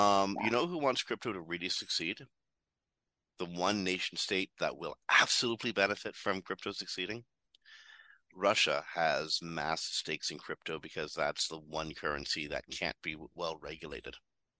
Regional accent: Canada; And you know what? I'm a Canadian.

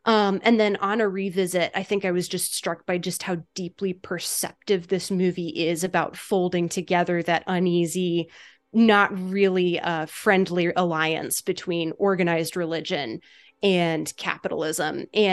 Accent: United States; I am an American Christian and I come from an American evangelical background.

